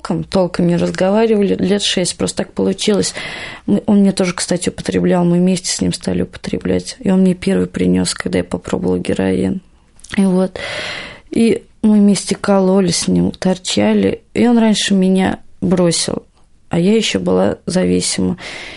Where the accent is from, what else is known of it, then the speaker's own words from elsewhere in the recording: Ulyanovsk, Ulyanovsk Oblast, Russia; born there; Родилась я в Ульяновске, город на Волге. Очень хороший город.